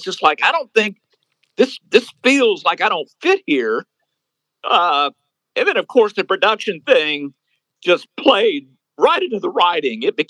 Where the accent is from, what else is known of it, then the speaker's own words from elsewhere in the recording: Louisiana, United States; moved away as an adult; also born or lived in Texas; I was raised in Louisiana. I was born in Texas and moved to Nashville in 1978.